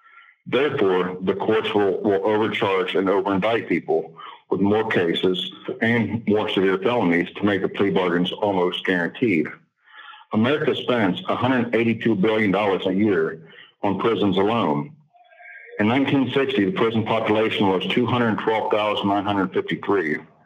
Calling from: Ohio, United States; 468-895, and I'm calling from Ohio.

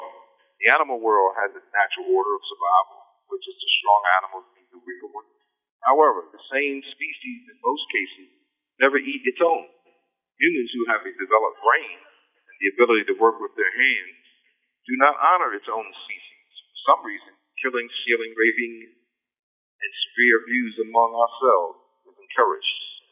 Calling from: Pennsylvania, United States; I'm calling from Pennsylvania. I'm in the Phoenix Penitentiary.

